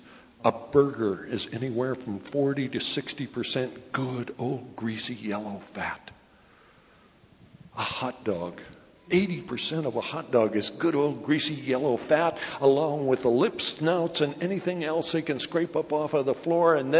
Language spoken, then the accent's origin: English; Montana, United States; Do you remember, I came from Montana. Montana is not the hotbed of vegetarianism.